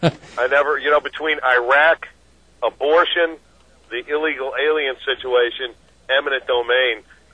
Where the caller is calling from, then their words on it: Pike Road, Alabama, United States; I work in Chilton County and Shelby County, and I live out here in Pike Road, Alabama.